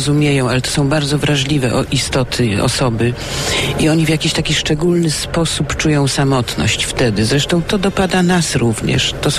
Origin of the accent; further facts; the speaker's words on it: eastern Poland, Poland; my jesteśmy ze wschodu, więc my mamy barszcz z łóżkami, z grzybami.